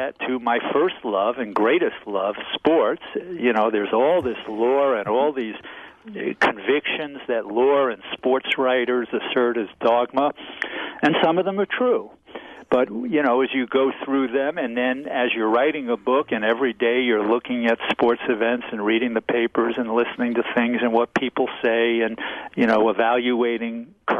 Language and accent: English; New York, United States; Listen, in the New York newspapers, you know, I am from New York, where yeah. They panic.